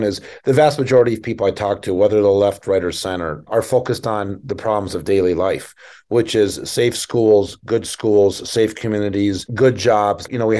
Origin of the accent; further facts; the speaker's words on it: Minneapolis, Minnesota, United States; my buddy Dean Phillips, who's a member of Congress, I grew up with him in Minneapolis